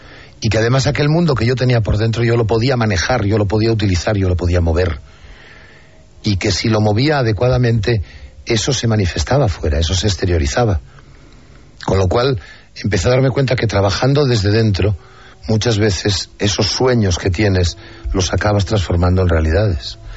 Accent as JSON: {"language": "Spanish", "region": "Asturias", "country": "Spain", "said": "Yo soy asturiano."}